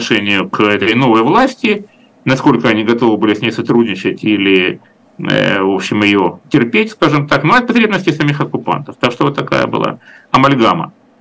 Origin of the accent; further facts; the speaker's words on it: Rostov-on-Don, Rostov Oblast, Russia; в моем родном городе Ростове-на-Дону